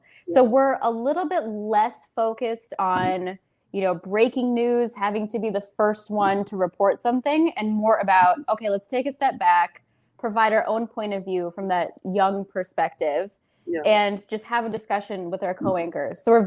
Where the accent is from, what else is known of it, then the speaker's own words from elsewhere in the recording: Minnesota, United States; I grew up in Minnesota